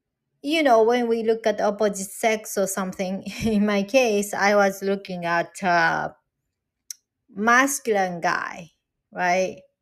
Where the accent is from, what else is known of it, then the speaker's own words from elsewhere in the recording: New York, United States; I never heard of that kind of rating when I'm from New York. I live in New York now too.